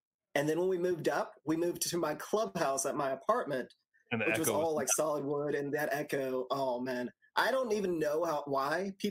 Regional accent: Lufkin, Texas, United States; born there; moved away; I was born in East Texas in a little town called Lufkin, which is tiny, tiny. And when I moved out to South Carolina

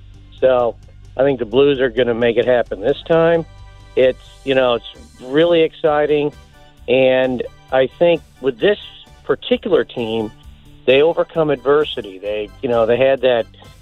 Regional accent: Warson Woods, Missouri, United States; So as a kid growing up in Warson Woods, and I'm on the Illinois side now

